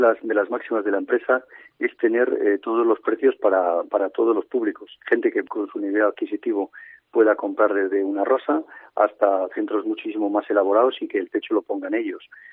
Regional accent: San Justo de la Vega, Castile and León, Spain; yo que somos de San Justo, muy pegandito a Astorga

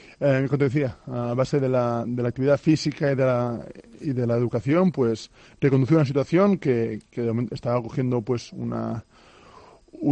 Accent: Sant Boi de Llobregat, Catalonia, Spain; que será pues en Barcelona, porque los dos somos de allí, nuestras familias están allí y al final somos de Sant Boi y nos quedamos por el Baix Llobregat seguramente.

